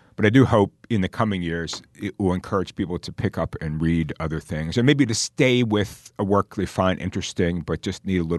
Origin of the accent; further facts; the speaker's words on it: Pittsburgh, Pennsylvania, United States; I have thought about a collection about writers from my hometown of Pittsburgh, which is a remarkable variety of people.